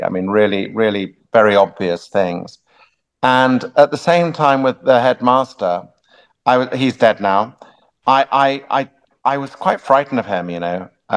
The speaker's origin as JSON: {"language": "English", "region": "England", "country": "United Kingdom", "said": "I didn't specify it because I'm English and we don't talk about things."}